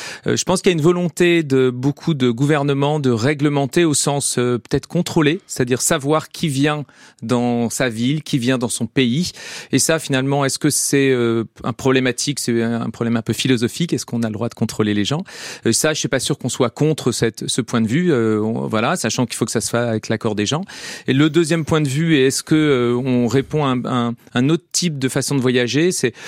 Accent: Brittany, France; Moi, je suis breton, donc il faisait pour moi pas très froid dans la maison.

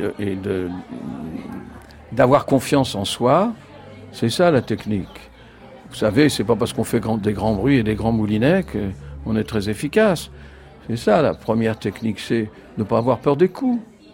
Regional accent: Montreuil-sous-Bois, Île-de-France, France; moi, j'ai été élevé à Montreuil-sous-Bois. C'est une banlieue, comme on dit, ouvrière, vivante. À l'époque, c'était pas très facile d'être le fils du toubib. Mon père était médecin à Montreuil-sous-Bois.

